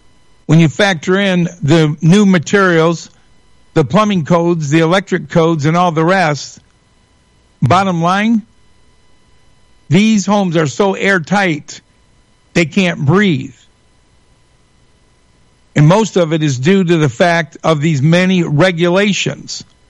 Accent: Michigan, United States; Granted, I'm from West Michigan. I'm in what is considered a less regulatory area than some other parts of the state

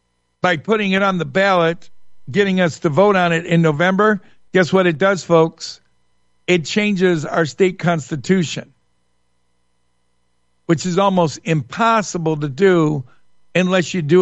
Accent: Shelby, Michigan, United States; now in Traverse City, United States; Born and raised in Shelby. Yeah, that's Republican. Lived in Birmingham for a while when Vicky and I first got married. Then we moved to Macomb County, Republican. Then we moved up north. Traverse City, Antrim County.

